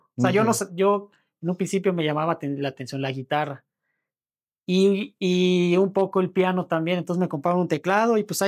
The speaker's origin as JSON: {"language": "Spanish", "town": "Cancún", "region": "Quintana Roo", "country": "Mexico", "said": "Pues de Cancún."}